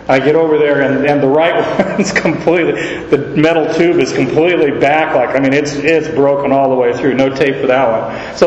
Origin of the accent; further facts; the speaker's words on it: United States; As an American, we believe that because God is on our side, we're going to win.